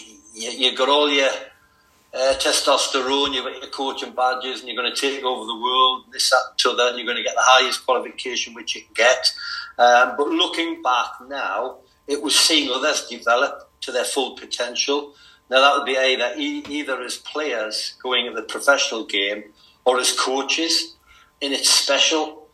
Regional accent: Newcastle upon Tyne, North East England, United Kingdom; Just being fanatical about football from the age of 9 and growing up in Newcastle upon Tyne, whether you like it or not, you become a Newcastle supporter.

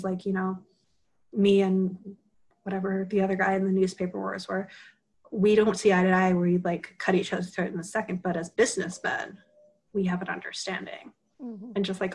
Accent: New York, United States; I'm from New York, my family's part Jewish.

